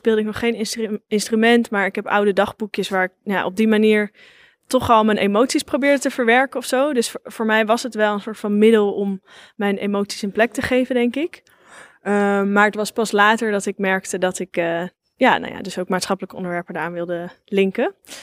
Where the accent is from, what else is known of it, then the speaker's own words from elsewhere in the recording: The Hague, South Holland, Netherlands; Ik ben een altfolkartiest uit Den Haag.